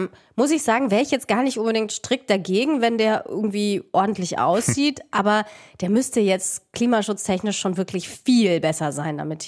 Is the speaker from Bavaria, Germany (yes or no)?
yes; Munich, Bavaria, Germany; Also ich komme aus München und dann wäre ja mein Haus, in dem ich aufgewachsen bin, weg